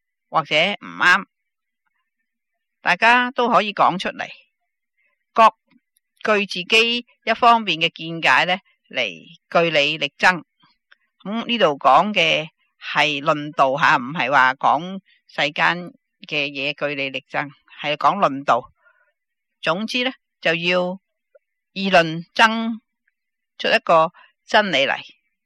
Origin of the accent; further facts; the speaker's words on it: China; 我们中国人呢就好少有呢个情形啊